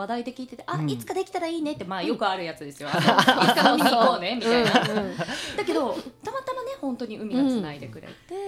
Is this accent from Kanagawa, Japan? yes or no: yes; Kanagawa, Japan; 私地元が神奈川県なので